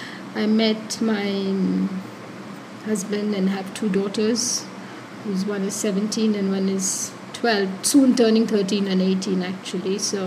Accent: Kerala, India; also born or lived in Bangalore; now in Auroville, India; I'm basically from Kerala, but my father was in the army, and I grew up, I would say, every 2 years around India, north, east. And then Bangalore, mostly Bangalore for 7 years and Auroville for 24 years.

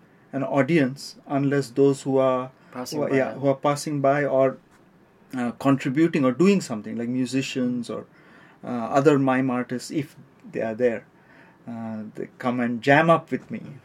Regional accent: Auroville, Tamil Nadu, India; English is a second language; And since I'm coming from Auroville and everybody has always been requesting, we would like to see something of where you are, where you live.

